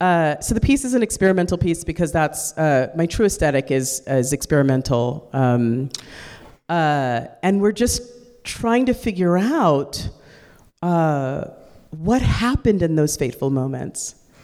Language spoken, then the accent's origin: English; Oakland, California, United States; As a black woman, I was raised in Oakland, California. My parents were revolutionaries in the 60s.